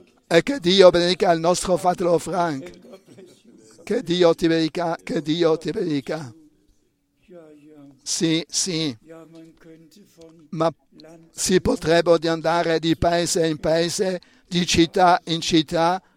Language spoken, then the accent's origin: Italian; Romania; Italian is a second language; Veniamo dalla Romania e vi portiamo i saluti dalla Romania.